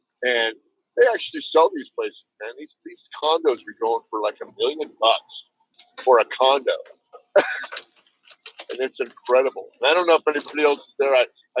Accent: San Jose, California, United States; When I grew up in San Jose, where I grew up at, everything was just kind of spread out.

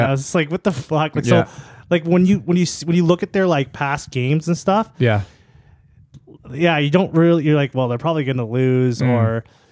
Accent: Canada; Like, I'm from Canada. Like, our second language is French.

